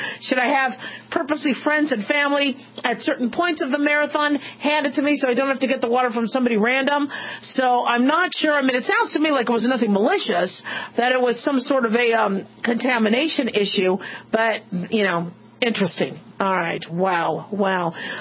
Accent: Las Vegas, Nevada, United States; Now, I'm reading this, and I'm from Las Vegas

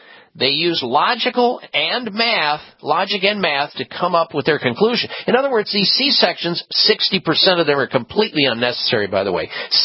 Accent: Midwest, United States; I got to tell you that growing up in the Midwest, I was weaned on meat three times a day.

